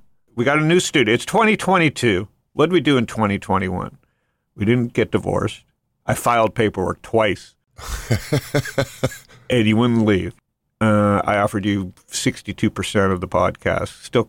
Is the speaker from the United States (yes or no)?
no; Toronto, Ontario, Canada; But I grew up in Toronto, and we had two choices of Sunday football.